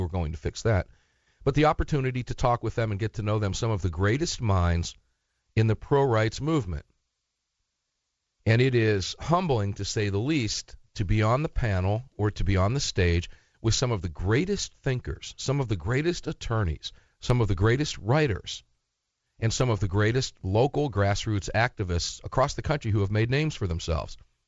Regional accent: Sarasota, Florida, United States; Sarasota Studios, a longtime great affiliate and partner of Armed American Radio, and it happens to be my hometown.

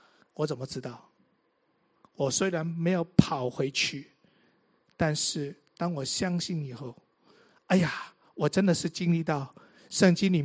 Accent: Hong Kong; born there; 我记得我自己在香港出生的，我很喜欢小时候放什么假我们都可以放的

